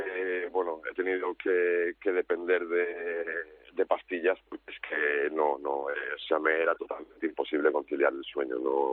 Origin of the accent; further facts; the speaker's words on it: Barcelona, Catalonia, Spain; yo es un lugar por el que llevo pasando 34 años, o sea, es mi ciudad natal, es uno de los lugares por los que más paso, porque vivo muy cerca de las Ramblas